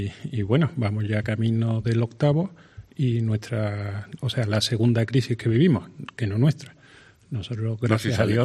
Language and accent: Spanish; Spain; moved away; Y lo hicimos los españoles que nos fuimos de España después de que nos llamaran delincuentes por producir energía.